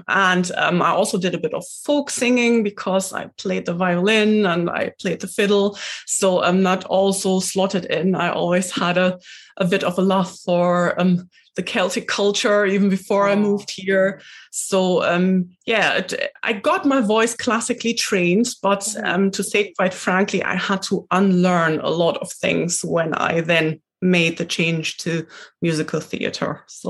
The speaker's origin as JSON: {"language": "English", "country": "Germany", "moved": "yes", "lives_now": "Glasgow, United Kingdom", "said": "So I'm originally from Germany. And, yeah, I landed here and that's where I stayed."}